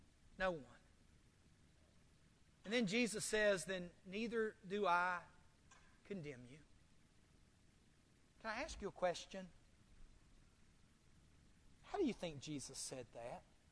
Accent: the South, United States; I remember growing up in the South in the 60s.

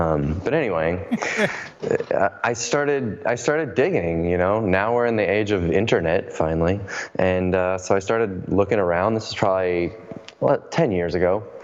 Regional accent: Phoenix, Arizona, United States; I grew up in Phoenix, Arizona, where I still live today

